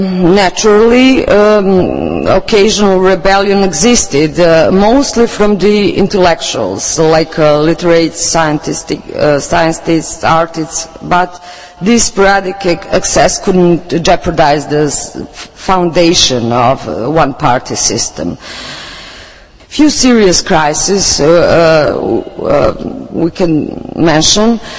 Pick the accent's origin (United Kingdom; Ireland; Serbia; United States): Serbia; because I come from Serbia and I will limit myself to the situation in that former Yugoslav Republic.